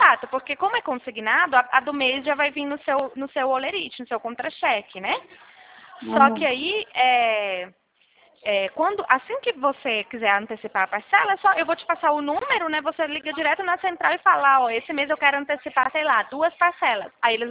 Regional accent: Minas Gerais, Brazil; eu sou mineira

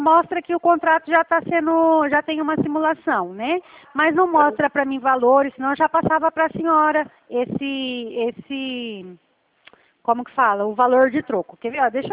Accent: Paraná, Brazil; eu também sou do Paraná, mas eu sou aqui já já quase da divisa com São Paulo.

